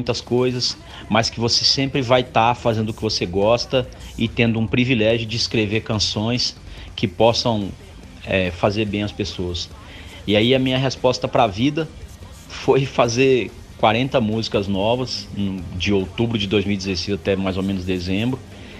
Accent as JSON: {"language": "Portuguese", "town": "Brasília", "region": "Federal District", "country": "Brazil", "tie": "born or raised there", "said": "Eu sou originário do Jardim Ingá, que é um bairro na periferia de Brasília."}